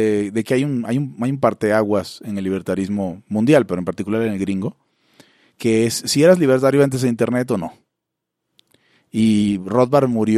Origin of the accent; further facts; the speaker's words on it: Zulia, Venezuela; Yo fui a dar a una organización separatista, bueno, autonomista, en el Zulia, de donde soy yo.